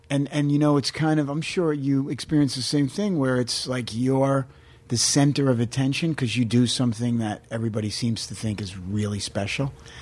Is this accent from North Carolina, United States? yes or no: no; New York, United States; growing up the way I grew up in New York with my father, who was a rough guy